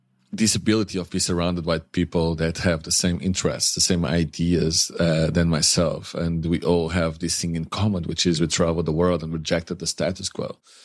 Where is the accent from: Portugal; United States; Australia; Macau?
Portugal; Lisbon; moved away as an adult; so I'm from Lisbon. I left Lisbon when I was 19. I kept moving from place to place as a student and as a worker.